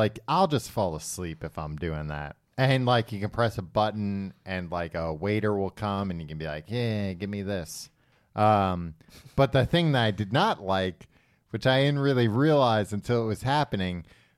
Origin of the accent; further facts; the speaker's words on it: United States; I'm like, no, I'm an American.